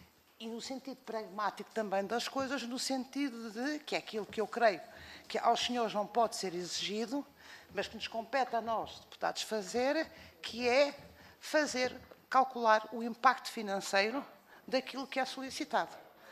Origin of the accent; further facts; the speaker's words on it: Portugal; que nós, obviamente, como portugueses, temos que honrar e temos que agradecer